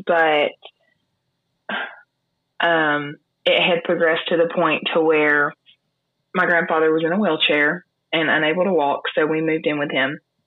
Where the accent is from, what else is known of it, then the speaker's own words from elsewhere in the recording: Alabama, United States; So growing up, I lived in northeastern Alabama.